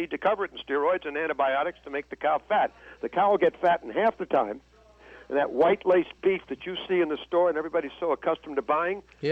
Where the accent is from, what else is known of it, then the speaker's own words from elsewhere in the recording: Missouri, United States; And my answer is, I'm from Missouri, show me.